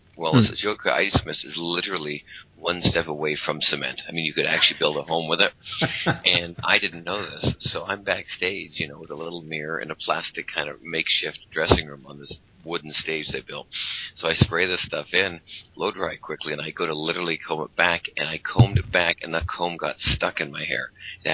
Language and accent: English; Vancouver, British Columbia, Canada; I was doing an outdoor show at a mall in my hometown of Vancouver, Canada.